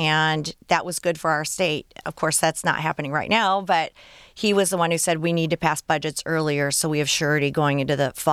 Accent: Texas, United States; born there; also born or lived in Ohio / Maryland / Utah; I was born in Texas.

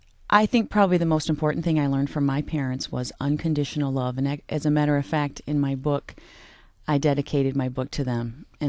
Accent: Riverview, Michigan, United States; I grew up in Riverview, Michigan, and I'm from a family of 6 children.

